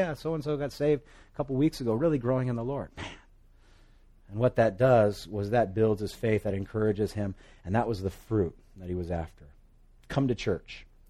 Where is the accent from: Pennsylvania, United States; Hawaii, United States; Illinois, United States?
Hawaii, United States; first language Hawaiian Pidgin; That's my first language. That's my mother tongue. Pidgin. I remember when I was in elementary school, my teacher, because I went to Sunset Beach Christian School on the North Shore